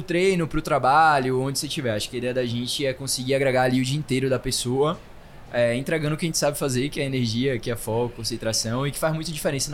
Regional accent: Salvador, Bahia, Brazil; Voltei para Salvador, para minha terra natal, já voltei.

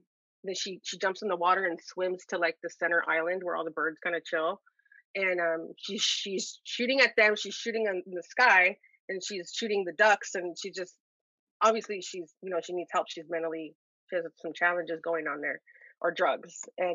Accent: Santa Maria, California, United States; but also like even having kids and growing up in Santa Maria, I was like, I got to get my kids out of here just to experience more.

